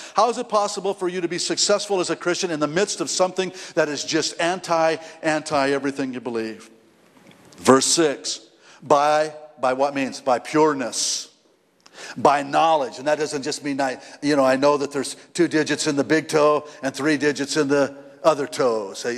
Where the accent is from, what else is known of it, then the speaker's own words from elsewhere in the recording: Ireland; Let me tell you what, I'm an Irishman.